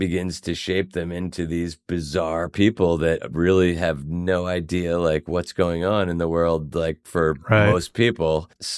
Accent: Swarthmore, Pennsylvania, United States; It was at Swarthmore Music, where I grew up in Swarthmore, Pennsylvania.

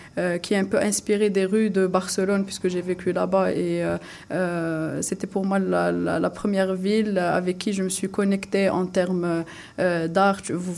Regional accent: Morocco; moved away; c'est là où j'ai quitté le Maroc et je suis allée à l'étranger.

